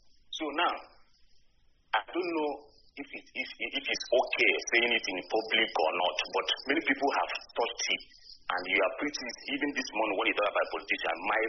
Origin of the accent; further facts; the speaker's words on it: Anambra, Nigeria; I'm from Anambra State, Oka, previously from Mbaku.